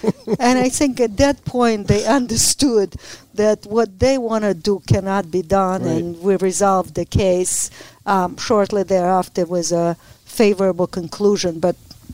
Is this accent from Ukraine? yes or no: yes; Ukraine; English is a second language; moved away as an adult; I came from Ukraine, didn't speak a word of English.